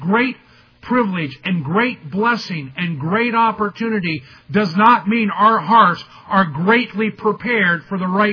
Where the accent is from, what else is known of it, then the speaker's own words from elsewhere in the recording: Washington, District of Columbia, United States; I grew up in Washington, D.C., or just outside.